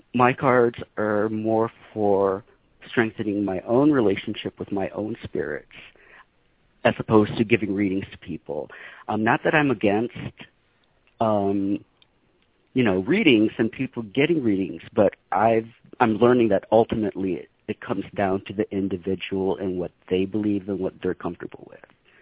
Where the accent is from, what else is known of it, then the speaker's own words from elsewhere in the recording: Michigan, United States; now in San Francisco, United States; I was brought up in Michigan, so there wasn't a lot of metaphysical resources in the Midwest for me growing up. So when I moved to San Francisco, the Wicca community was here.